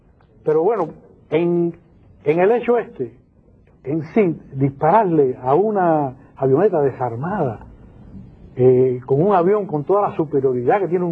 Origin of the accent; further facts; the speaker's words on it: Havana, Cuba; si pudiera, bueno, morirme allí, en mi tierra, morirme allí